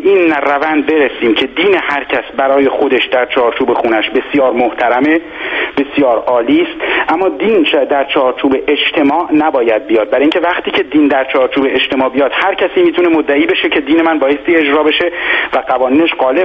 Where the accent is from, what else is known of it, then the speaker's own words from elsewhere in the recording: Iran; moved away as an adult; به تازگی هم از ایران آمدم بیرون،